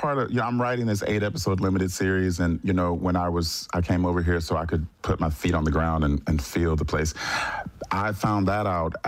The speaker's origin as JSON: {"language": "English", "country": "United States", "said": "Please, I'm American."}